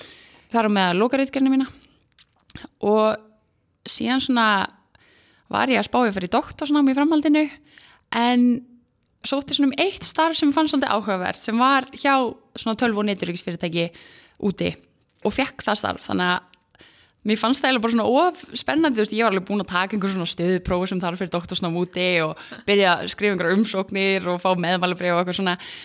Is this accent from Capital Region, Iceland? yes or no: no; Akranes, Western Region, Iceland; moved away as an adult; ég fætt og uppalinn á Akranesi, var þar alla mína grunn- og framhaldsskólagöngu, var í FFA upp á Skaga